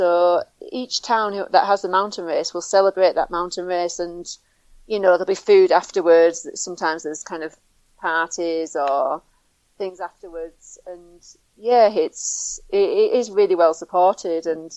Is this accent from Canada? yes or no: no; England, United Kingdom; accent: northern; I think my strong northern accent doesn't lend itself to the musical French tones